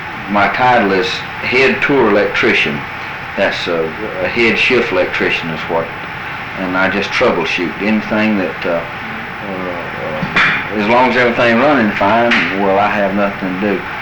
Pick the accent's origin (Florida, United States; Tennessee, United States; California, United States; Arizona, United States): Florida, United States; River Junction; born there; I was born in River Junction, Rail Junction, approximately 100 miles from here near Chattahoochee. But my family, actually, we were living in St. Joe at the time.